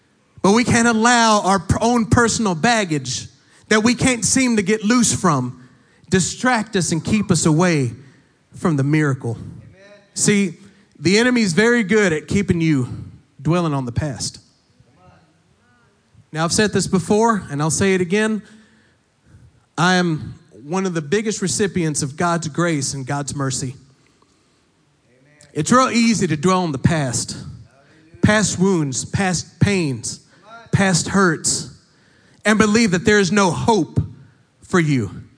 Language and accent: English; Fort Worth, Texas, United States; So I was 14 years old. I was born and raised in Fort Worth